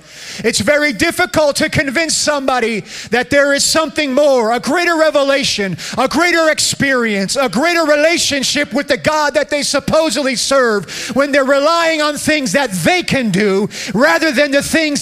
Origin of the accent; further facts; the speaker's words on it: New Jersey, United States; But even, you know, I grew up in New Jersey, and over there it was, you know, the minute you open your mouth to try to witness somebody, I'm Catholic.